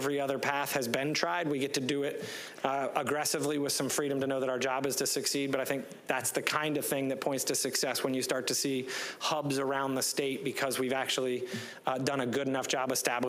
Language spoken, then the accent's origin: English; Tampa, Florida, United States; I'll brag on my hometown a little bit. CENTCOM's there, SOCOM's there. So when you think about the resources that Tampa has